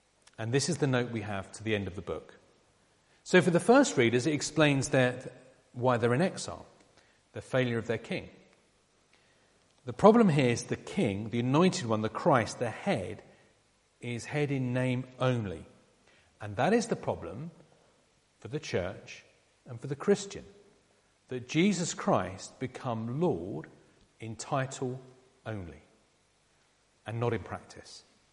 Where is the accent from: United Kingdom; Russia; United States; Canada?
United Kingdom; Now, we're British, we like constitutional monarchs, otherwise we'd be a republic like France.